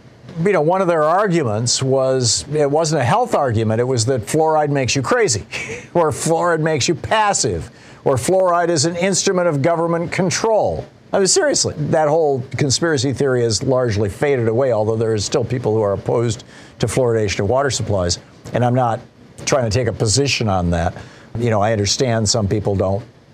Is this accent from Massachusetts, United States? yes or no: no; Lansing, Michigan, United States; You know, I grew up in Lansing, Michigan, and I believe it was the early 70s.